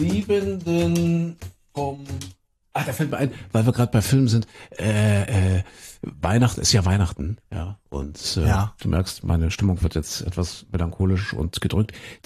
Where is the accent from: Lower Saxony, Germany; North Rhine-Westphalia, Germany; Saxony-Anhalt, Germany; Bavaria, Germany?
Saxony-Anhalt, Germany; Köthen; ich komme ja aus Kuhköthen in Sachsen-Anhalt